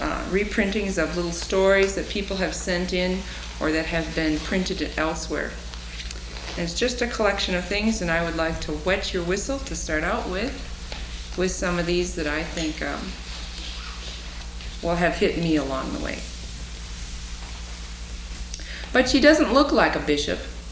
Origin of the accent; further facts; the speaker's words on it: Midwest, United States; I'm a Midwesterner